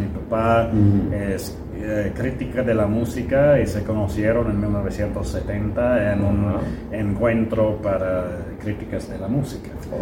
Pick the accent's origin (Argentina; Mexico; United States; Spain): United States; Indianapolis, Indiana; moved away as an adult; also born or lived in Flint; nací en Flint, pero salí de ahí cuando tenía 4 años. Crecí en Indianapolis, pero salí de ahí en 2001 cuando tenía 18, y nada más vuelvo para visitar mis papás.